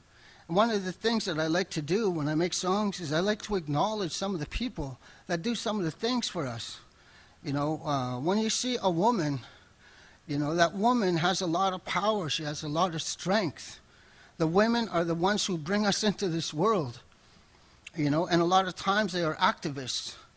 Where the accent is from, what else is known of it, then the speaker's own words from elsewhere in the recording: Winnipeg, Manitoba, Canada; So I come from a Cree Ojibwe background. I was born and raised in Winnipeg's North End, and I'm proud of that. You know, I'm a North End kind of guy, old school, and I'm very proud of the fact that I grew up there, went to school there, graduated from there.